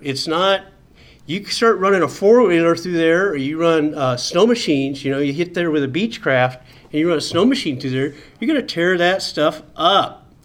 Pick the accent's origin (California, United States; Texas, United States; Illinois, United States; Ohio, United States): California, United States; Whittier; And I'm from Whittier, and I'm just telling you